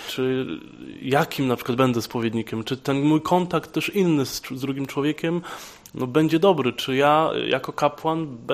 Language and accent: Polish; Prudnik, Opole Voivodeship, Poland; pochodzę z parafii świętego Michała Archanioła w Prudniku.